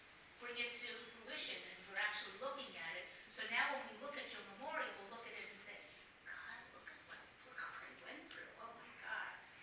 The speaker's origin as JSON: {"language": "English", "town": "Long Island", "region": "New York", "country": "United States", "tie": "born or raised there", "said": "When I was growing up on Long Island, and we didn't know about life."}